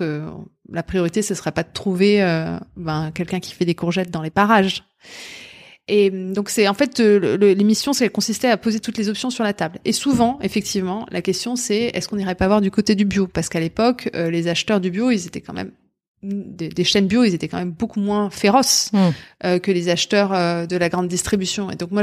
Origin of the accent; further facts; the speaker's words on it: Corsica, France; vais avoir 40 ans cette année. J'ai grandi en Corse, j'ai rallié le continent, comme on dit, pour faire des études de commerce et de sciences politiques.